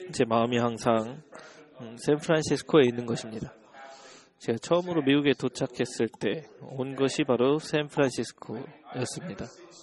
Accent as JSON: {"language": "Korean", "country": "China", "moved": "yes", "lives_now": "United States", "said": "저는 원래 중국에서 왔죠. 저는 저 중국에서 왔는데"}